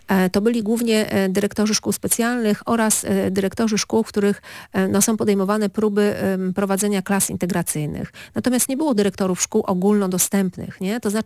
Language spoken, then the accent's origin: Polish; Gdańsk, Pomeranian Voivodeship, Poland; Bo my wszyscy jesteśmy stąd, jesteśmy z Gdańska